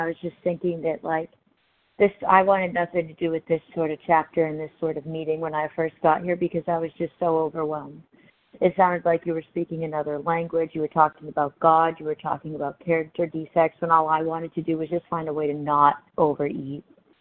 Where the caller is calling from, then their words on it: Tennessee, United States; I'm calling in from Tennessee.